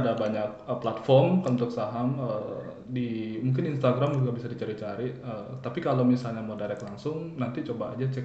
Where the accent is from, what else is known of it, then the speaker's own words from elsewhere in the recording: Sumbawa Besar, West Nusa Tenggara, Indonesia; also born or lived in Atambua; Ya, terus gue lahir di NTT ketika bokap gue tugas di sana di Atambua tepatnya atau perbatasan dengan Timor Leste. Terus kemudian gue itu umur 2 tahun itu pindah ke NTB Sumbawa Besar. Nah, di sana gue mulai TK masuk TK di Sumbawa Besar itu di TK Sandi Putra yang mayoritasnya Islam.